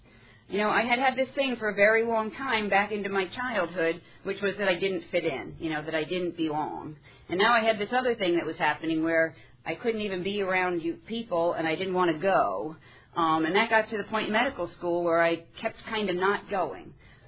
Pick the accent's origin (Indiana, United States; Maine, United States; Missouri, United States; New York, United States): New York, United States; Grew up, two kids, parents who are teachers, on Long Island in New York. So that's sort of where I really believe I'm a New Yorker inside. I'm a New Yorker